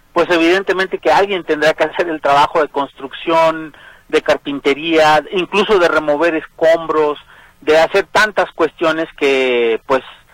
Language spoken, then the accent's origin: Spanish; Mexico; como mexicanos, aunque estén de aquel lado o de este lado de la frontera, nos toca ayudarnos entre todos